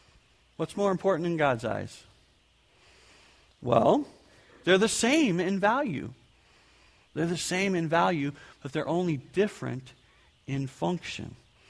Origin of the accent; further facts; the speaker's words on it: California, United States; I remember back in my hometown in California, it's kind of the running joke that everybody had at one time been a part of the worship services of each of the churches in town.